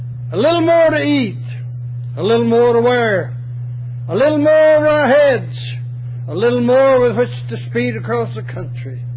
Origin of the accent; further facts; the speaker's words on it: Texas, United States; Fort Worth wasn't too far from my hometown, and I got to thinking, well, I wonder how many of my hometown people will see me standing on the corner here preaching.